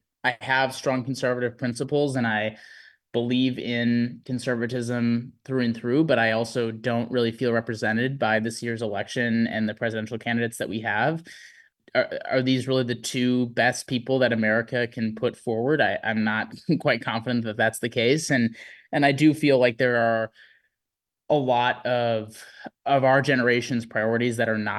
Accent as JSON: {"language": "English", "region": "Wisconsin", "country": "United States", "tie": "born or raised there", "said": "So I'm excited to be in Milwaukee, not only for the beauty and to show off my home state"}